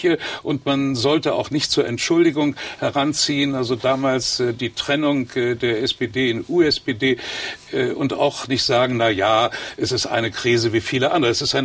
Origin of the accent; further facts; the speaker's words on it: Potsdam, Brandenburg, Germany; Naja, Sie sind kein Pfälzer, aber ich bin Potsdamer.